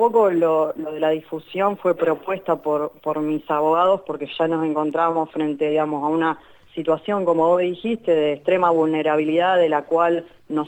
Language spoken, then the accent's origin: Spanish; Arroyo Seco, Santa Fe, Argentina; now in Casilda, Argentina; Sí, soy de Arroyo